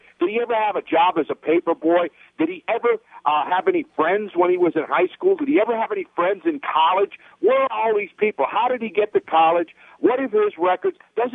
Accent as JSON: {"language": "English", "town": "Wilkes-Barre", "region": "Pennsylvania", "country": "United States", "tie": "born or raised there", "said": "No, I grew up in Wilkes-Barre, Scranton, Pennsylvania."}